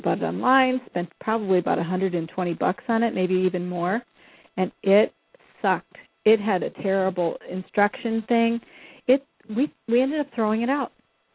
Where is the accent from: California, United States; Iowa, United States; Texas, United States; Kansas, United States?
Iowa, United States; And my parents were, I'm from Iowa, you know that.